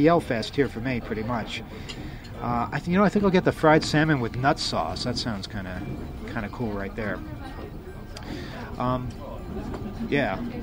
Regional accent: United States; I'm not allowed into North Korea at all because I'm an American. This is one of the downsides to being an American.

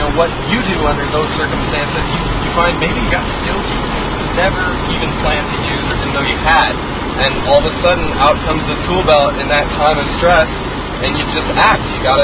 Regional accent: Northwest, United States

